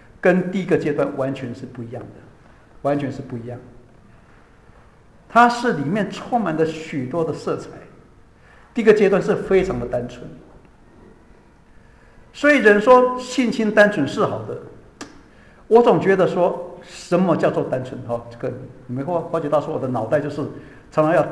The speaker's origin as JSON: {"language": "Chinese", "country": "China", "said": "就是我们中国人的智慧"}